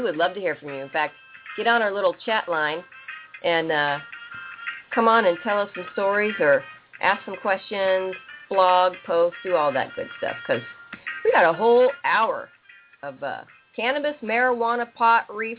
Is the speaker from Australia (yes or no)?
no; Napa, California, United States; And my best friends, we'd go out, and people would say, where are you from? And they would all say San Francisco, and I'd say Napa, and they'd say, what?